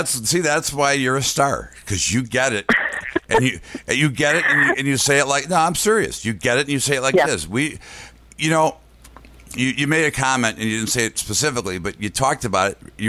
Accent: United States; I mean, look, I'm an American. I love America.

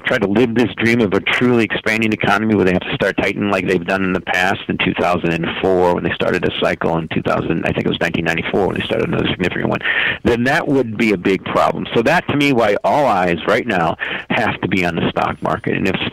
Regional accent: Chicago, Illinois, United States; You know, I'm from Chicago, but I think they're going to tighten.

